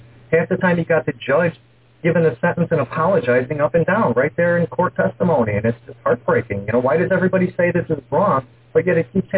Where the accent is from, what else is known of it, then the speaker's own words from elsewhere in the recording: Chicago, Illinois, United States; I'm from Chicago, lifelong resident. I've never been west of the Mississippi River in my entire life.